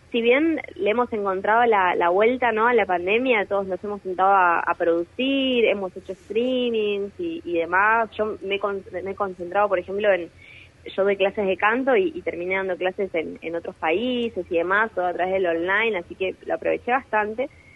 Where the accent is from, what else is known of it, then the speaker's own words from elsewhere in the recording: Ushuaia, Tierra del Fuego, Argentina; que es una canción que yo compuse para Ushuaia, yo soy de Ushuaia.